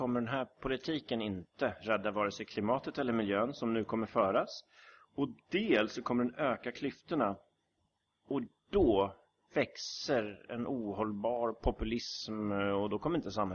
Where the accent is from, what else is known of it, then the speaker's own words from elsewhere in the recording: Sweden; born there; man kan säga att jag är född här i Sverige. Jag har bott halva livet utomlands nästan